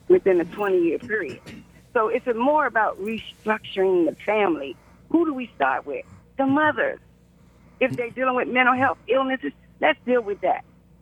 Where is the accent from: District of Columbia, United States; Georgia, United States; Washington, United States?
District of Columbia, United States; Washington; I was raised in Southeast in Ward 8, Marion Barron. Used to walk the streets and talk to everybody.